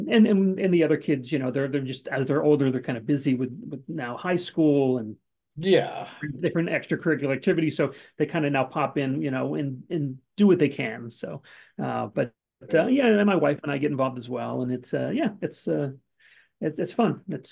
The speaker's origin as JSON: {"language": "English", "region": "Florida", "country": "United States", "tie": "born or raised there", "moved": "as an adult", "lives_now": "Los Angeles, United States", "said": "I grew up in South Florida for the first 27 years"}